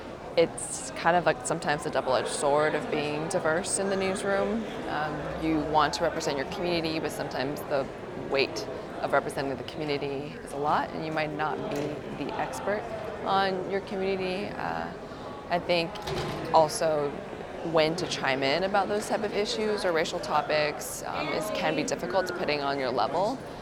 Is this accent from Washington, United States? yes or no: yes; Washington, United States; American, Asian Americans, but we're ethnically Chinese. Growing up is great. I grew up in the suburbs of Washington State, very like 30 minutes south of Seattle in a town called Federal Way. It was really nice. I think it was like a very middle class neighborhood experience.